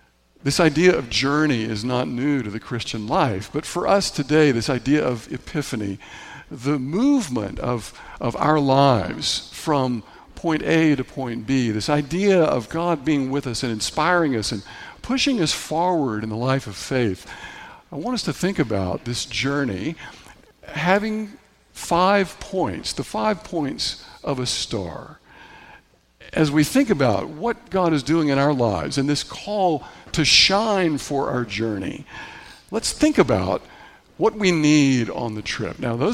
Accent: Tennessee, United States; growing up in Tennessee, we were told in Sunday school that these three kings, these wise men, came from afar, which in Tennessee, we thought they were firefighters coming from a fire.

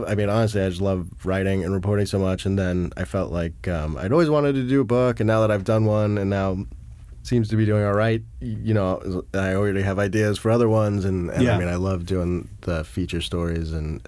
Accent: Johannesburg, Gauteng, South Africa; born there; I was born in Johannesburg.

